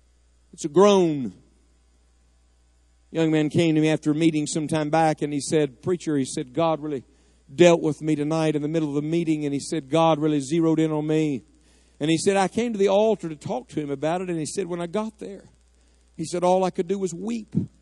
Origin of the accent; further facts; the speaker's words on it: West Virginia, United States; Reminds me a lot of my home state of West Virginia, mountainous country and just common people and good folks.